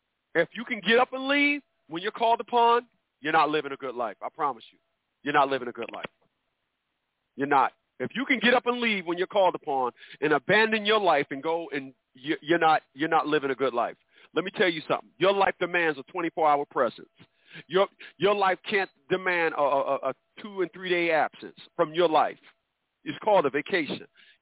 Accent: Newark, New Jersey, United States; I'm from Newark, New Jersey.

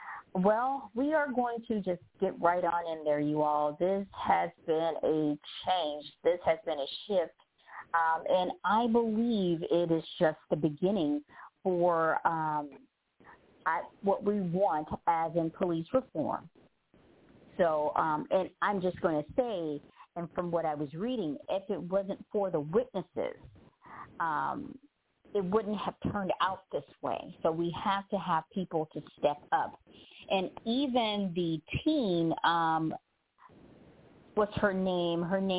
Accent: Memphis, Tennessee, United States; My hometown of Memphis, Tennessee

